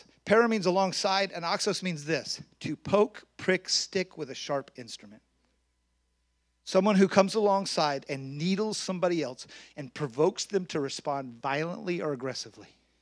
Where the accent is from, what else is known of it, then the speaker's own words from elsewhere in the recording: the South, United States; I will tell you that I come from the South.